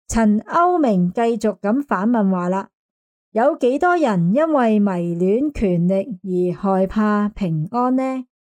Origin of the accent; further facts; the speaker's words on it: Hong Kong; 跟我们香港人一起见证了历史